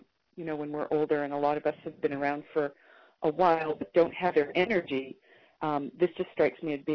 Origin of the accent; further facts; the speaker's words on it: Lexington, Kentucky, United States; I'm from Lexington, Kentucky.